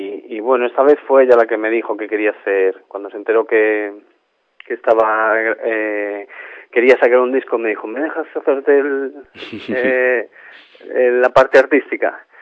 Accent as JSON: {"language": "Spanish", "region": "Galicia", "country": "Spain", "said": "escribo en galego. No lo suelo hablar, pero es un idioma que me encanta. Vamos, es de... Yo soy gallego."}